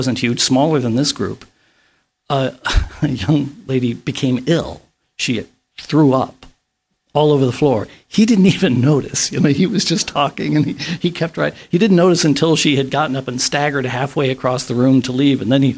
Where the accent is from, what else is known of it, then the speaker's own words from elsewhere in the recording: Kansas City, United States; It was in the backyard, as it were. I grew up in Kansas City.